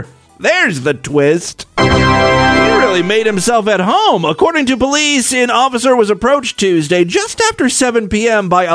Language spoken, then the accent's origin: English; Ohio, United States; we got one from my home state, the Florida of the North, Ohio.